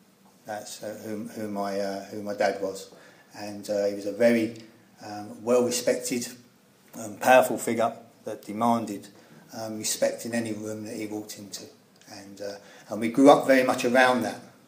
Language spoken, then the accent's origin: English; London, United Kingdom; accent: East End London; You would have picked up from my accent that I come from the East End of London.